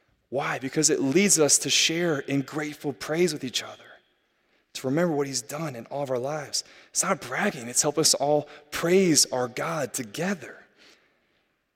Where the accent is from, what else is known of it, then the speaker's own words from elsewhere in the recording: Iowa, United States; you can see the Mississippi River in Illinois, and then my old little small hometown in Iowa